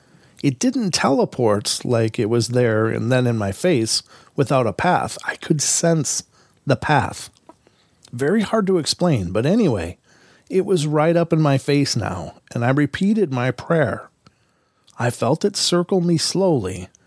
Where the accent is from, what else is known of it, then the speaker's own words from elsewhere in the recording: Dundee, Oregon, United States; I went looking for haunted places nearby us. I'm from Dundee, Oregon, so I got online and looked around and found the story of the Lafayette Cemetery.